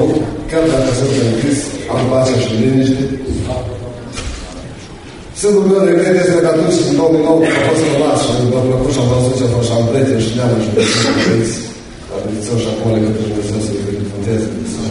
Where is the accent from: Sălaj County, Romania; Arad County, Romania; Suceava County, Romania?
Suceava County, Romania; Dona Cantrenilor; sunt din Dona Cantrenilor, județul Suceava.